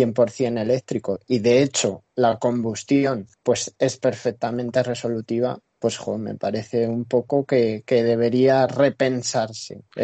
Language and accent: Spanish; Castilla-La Mancha, Spain; pero por ejemplo en mi pueblo de Guadalajara